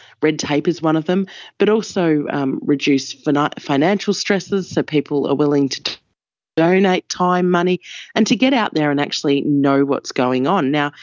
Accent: Victoria, Australia; Yeah, this is my home state.

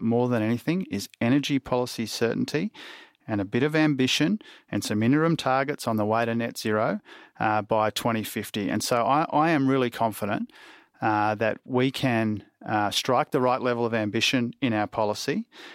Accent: Queensland, Australia; I say this as a Queenslander too, as you know.

